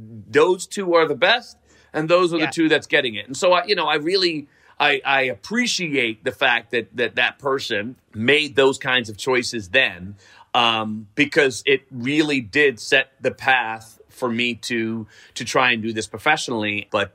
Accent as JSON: {"language": "English", "town": "Riverdale", "region": "New York", "country": "United States", "tie": "born or raised there", "said": "like I grew up in Riverdale, right? So Riverdale is, you know, somewhat integrated, but it was when I was a kid, it was mostly a white neighborhood."}